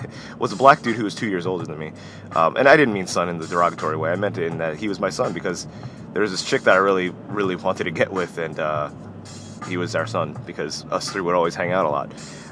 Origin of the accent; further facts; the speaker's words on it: United States; I don't care. I'm American.